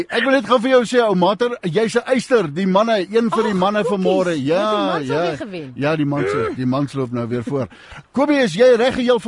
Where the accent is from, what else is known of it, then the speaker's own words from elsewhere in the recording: Northern Cape, South Africa; ek kom met haar die Namakolandse wêreld het, ek in die NG Kerk groot geword